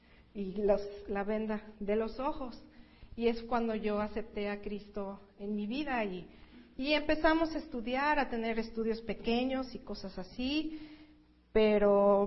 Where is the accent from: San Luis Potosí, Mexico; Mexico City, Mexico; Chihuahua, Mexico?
Mexico City, Mexico; born there; Yo nací en México, Distrito Federal. Estuvimos ahí cambiamos al Estado de México por alrededor de 15 años, vivimos ahí.